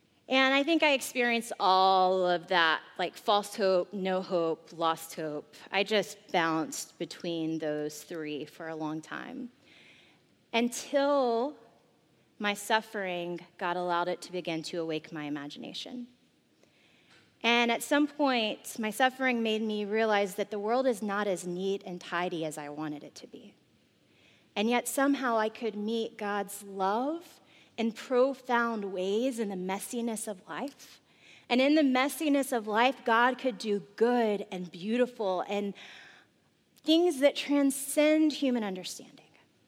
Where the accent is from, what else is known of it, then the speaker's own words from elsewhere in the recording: Crockett, Texas, United States; born there; I was born in Houston County. That's Crockett, Texas.